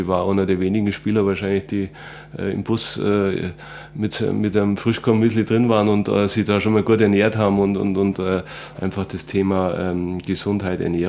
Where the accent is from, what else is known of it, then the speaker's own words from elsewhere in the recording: Landsberg am Lech, Bavaria, Germany; wollte ich verbinden mit Landsberg nochmal zurück in meine Heimatstadt, da nochmal ein, zwei Jahre vielleicht zu spielen